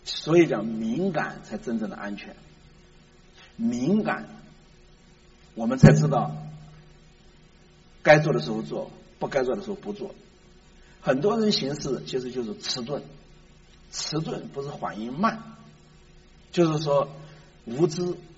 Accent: China; 这个世界啊，尤其我们中国人常常喜欢讲努力把以前失去的时间夺回来

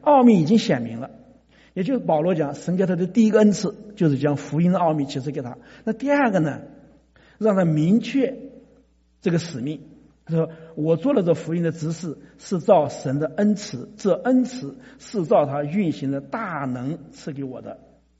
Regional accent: China; 我们中国人讲知之为知之，不知为不知

